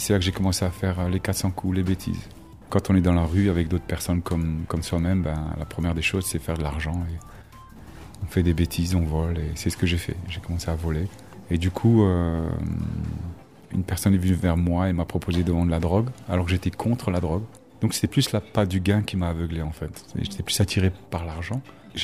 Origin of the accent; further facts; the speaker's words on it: Strasbourg, Grand Est, France; Et j'ai grandi à Strasbourg. Mon enfance était très bien passée.